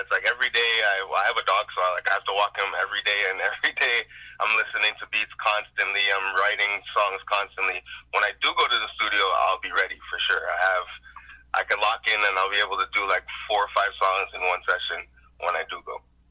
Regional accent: Montreal, Quebec, Canada; I'm from the West Island, if anybody doesn't know that.

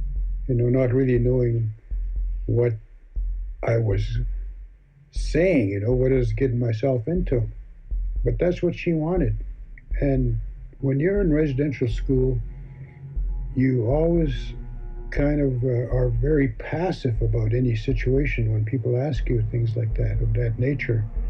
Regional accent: Sturgeon Lake First Nation, Saskatchewan, Canada; now in Saskatoon, Canada; I come from Sturgeon Lake First Nation, but I've moved around a lot in my life. And right now I reside in Saskatoon, so this is where I live most of the time. But right now I'm telling this story from Valmarie, Saskatchewan. Southwest.

